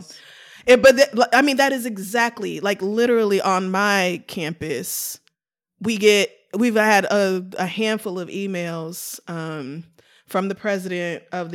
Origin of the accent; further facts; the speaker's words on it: the South, United States; now in New York, United States; I grew up in the South, I never knew a Jewish person ever.